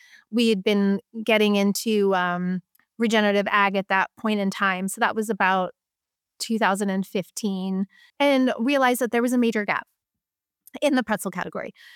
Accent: East Coast, United States; For me, I grew up on the East Coast and grew up eating Snyder's and pretzels.

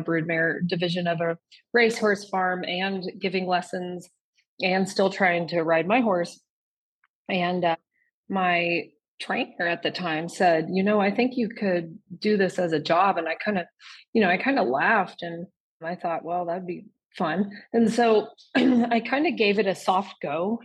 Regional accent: Kansas, United States; So I grew up in Kansas and actually went to the University of Kentucky with the intentions of working with racehorses.

